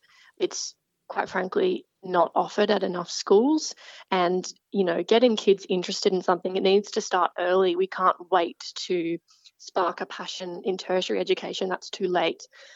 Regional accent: Sydney, New South Wales, Australia; I am from Sydney, Australia, born and raised.

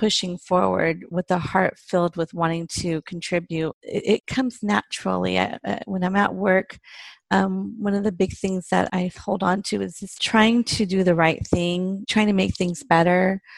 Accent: California, United States; now in Frisco, United States; I'm a California native. I've lived in California all my life. I've been out here for about a year and a half.

